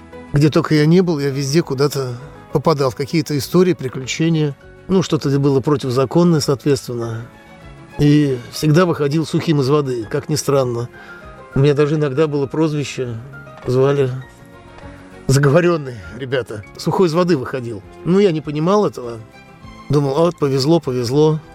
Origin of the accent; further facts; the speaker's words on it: Moscow, Russia; Я родился в Москве, всю жизнь прожил в Москве